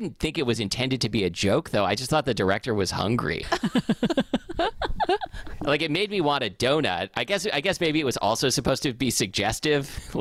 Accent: Portland, Oregon, United States; And this one wasn't really a lesson to me because I grew up in Portland and everyone in Portland knows this, obviously.

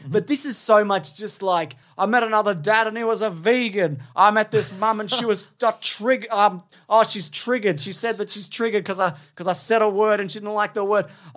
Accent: Boston, Massachusetts, United States; Burr, I'm from Boston.

